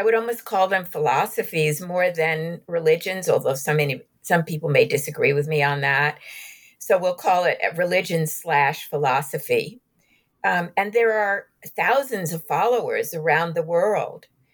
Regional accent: New York City, New York, United States; born there; I'm a New Yorker by birth. I'm Jewish. I didn't grow up in Glendive, Montana, which is where they've lived.

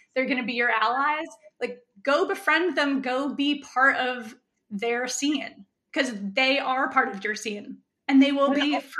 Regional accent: the South, United States; I'm queer and from the South too.

